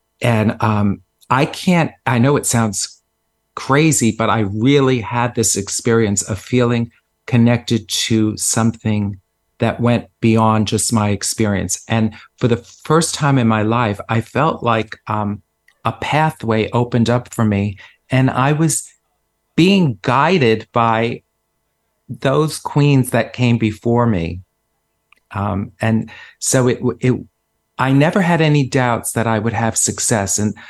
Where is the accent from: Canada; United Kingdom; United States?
United States; Bronx, New York; accent: Bronx; I was told to lose my Bronx accent.